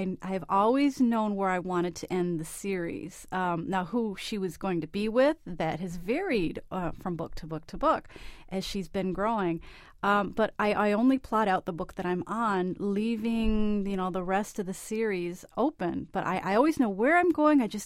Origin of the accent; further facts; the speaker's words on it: Michigan, United States; And I have also since moved back to my hometown in Michigan, where it's also a little more accepted there anyway.